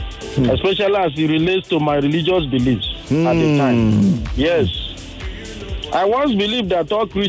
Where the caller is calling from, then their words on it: Okota, Lagos, Nigeria; I'm calling you from Okota at the moment.